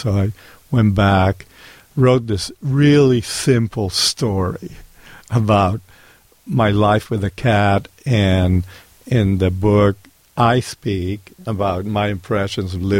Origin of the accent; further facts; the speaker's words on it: Cuba; now in United States; I'm an American lover of the way things are here as compared to the way things were in Cuba. So to me, it wasn't like a big move because I had gone to an American prep school.